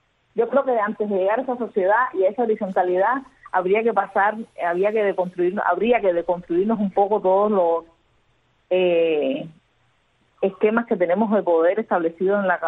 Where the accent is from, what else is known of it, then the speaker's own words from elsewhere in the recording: Cuba; así como ciudadana cubana que hasta donde revisé hace 15 minutos o hace 5, no he perdido mis derechos como ciudadana cubana